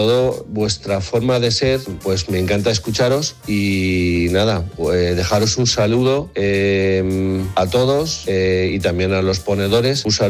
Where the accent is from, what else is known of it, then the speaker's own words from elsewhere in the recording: Spain; now in Germany; Soy hijo de migrantes, llevo viviendo en Alemania cerca de Stuttgart y soy español.